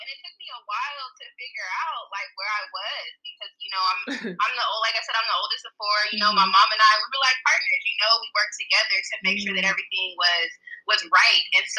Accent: California, United States; I'm like, I'm from California, you know, like, because, you know, in the States

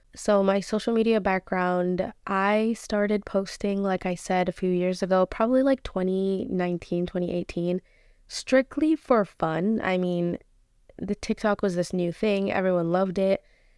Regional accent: United States; I am Algerian fully. My parents are both from Algeria and I was raised in America.

